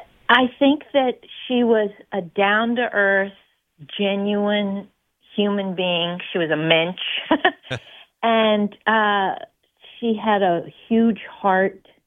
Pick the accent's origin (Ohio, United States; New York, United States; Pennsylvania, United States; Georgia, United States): Pennsylvania, United States; Upper St. Clair; I grew up in Upper St. Clair in Pittsburgh, and so that song always meant a lot to me.